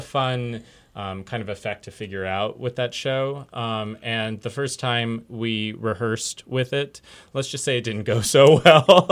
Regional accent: North Carolina, United States; I did not grow up here. I grew up in North Carolina.

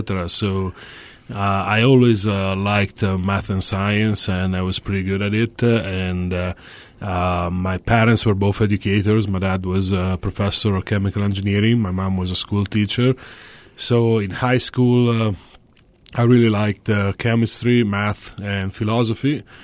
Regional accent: Bologna, Emilia-Romagna, Italy; I grew up in Bologna.

